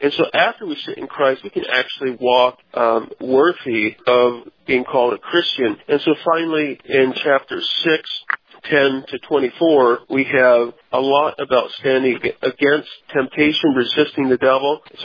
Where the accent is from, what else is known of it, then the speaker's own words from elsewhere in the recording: Abbotsford, Wisconsin, United States; I'm from Abbotsford, Wisconsin. We had snow just a week ago.